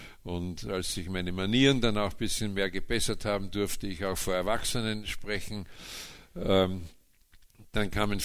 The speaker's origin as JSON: {"language": "German", "town": "Linz", "region": "Upper Austria", "country": "Austria", "tie": "born or raised there", "said": "Ich bin Baujahr 1950, gebürtig aus Linz in Oberösterreich. Ich bin in sehr prekären Verhältnissen aufgewachsen, so eine typische Nachkriegskindheit."}